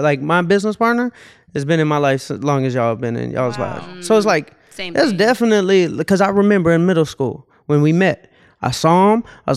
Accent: Atlanta, Georgia, United States; So growing up in Atlanta.

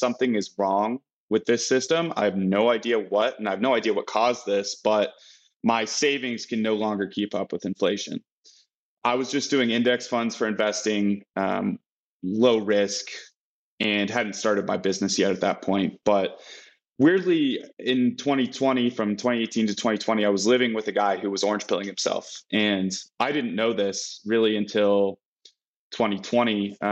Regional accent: Colorado, United States; I grew up in Colorado from 8 on, and outside of a 1 year traveling and living in Southeast Asia, I lived in Colorado my whole life. So I'm very much a Coloradan

